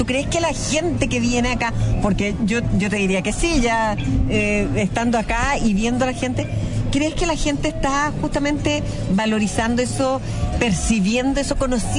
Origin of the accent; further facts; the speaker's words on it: Rancagua, O'Higgins, Chile; Rancagua es el cielo. Y yo que soy de Rancagua estoy tan feliz.